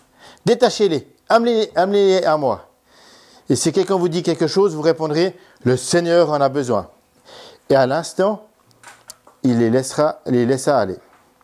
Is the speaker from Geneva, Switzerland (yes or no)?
no; Vaud, Switzerland; Moi, en tant que bon vaudois, bon suisse de la région du canton de Vaud, est réformé.